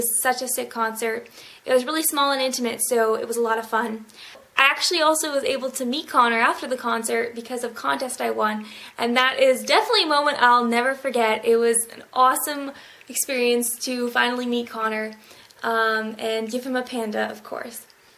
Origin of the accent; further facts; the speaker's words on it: Canada; I'm 19 years old, and I'm from Canada.